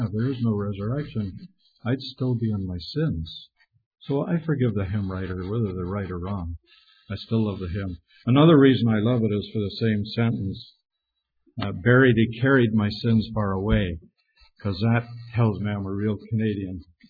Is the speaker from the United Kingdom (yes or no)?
no; Ireland; moved away; back in 92, I was in Ireland in my hometown having gospel meetings with one of the Irish preachers over there